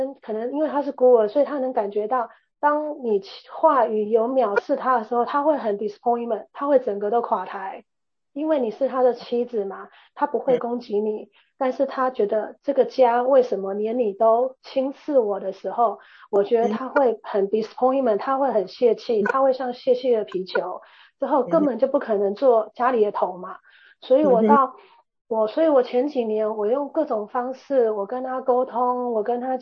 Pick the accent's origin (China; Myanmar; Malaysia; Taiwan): Taiwan; 因为我是台湾出来的嘛，你知道台湾一出生就会政府体系还有文化体系就会有那个预防针的那个表